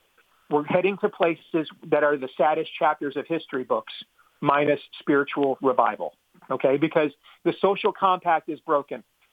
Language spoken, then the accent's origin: English; Iowa, United States; My home state of Iowa does some of this stuff.